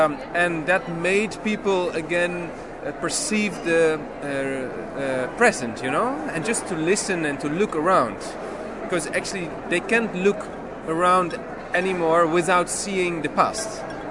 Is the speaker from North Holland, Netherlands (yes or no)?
yes; Amsterdam, North Holland, Netherlands; I come from Amsterdam, the Netherlands. I'm a composer.